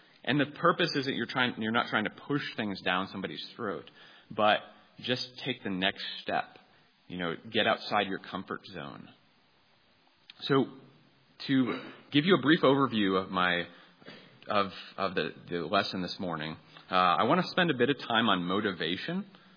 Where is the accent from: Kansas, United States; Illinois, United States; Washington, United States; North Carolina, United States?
Washington, United States; Seattle